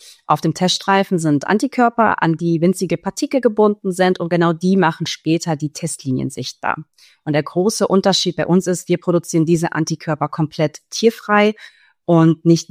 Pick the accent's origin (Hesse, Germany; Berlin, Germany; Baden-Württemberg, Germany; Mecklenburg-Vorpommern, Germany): Berlin, Germany; born there; Und dann bin ich komme gebürtig aus Berlin und bin dann in ein Startup gelandet.